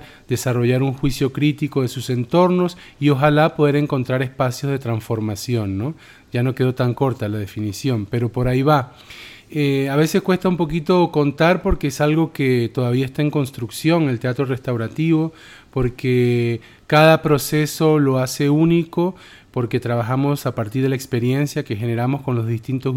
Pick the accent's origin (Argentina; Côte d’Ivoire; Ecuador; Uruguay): Uruguay; Montevideo; also born or lived in Panama; now in Costa Rica; padre de tres hijas, migrante, ahora en Costa Rica, soy uruguayo, nacido en Montevideo, que residió durante casi la mitad de su vida en Panamá y ahora radicado en Costa Rica desde hace 2 años. Muy contento de estar aquí y también profundamente centroamericano.